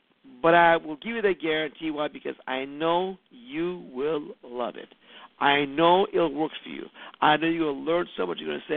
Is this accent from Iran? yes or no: yes; Iran; now in United States; Well, because I came from Iran, I realized how corrupt the government can be.